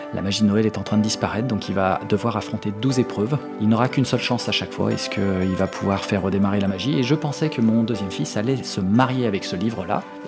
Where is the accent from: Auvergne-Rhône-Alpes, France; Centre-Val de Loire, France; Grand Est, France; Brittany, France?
Auvergne-Rhône-Alpes, France; Villefranche-sur-Saône; Eh bien, je suis né en Calade. J'ai vécu toute ma vie en Calade. J'ai fini mes études sur Lyon. Et ensuite, j'ai travaillé et je travaille encore d'ailleurs sur la région caladoise.